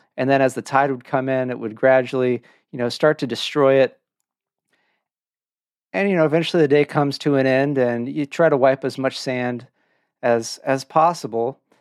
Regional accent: California, United States; moved away; It's because I grew up in Orange County, and that's the one thing I miss about living in Orange County is the beaches and the weather, man.

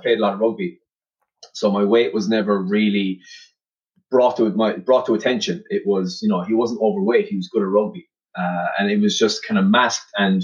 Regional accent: Limerick, Munster, Ireland; I am currently 24 years old. I'm from Limerick.

